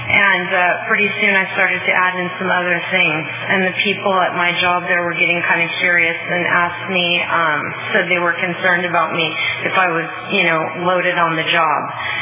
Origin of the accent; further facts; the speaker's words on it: California, United States; I was growing up in Ventura County on the beach, and that's what I wanted to do.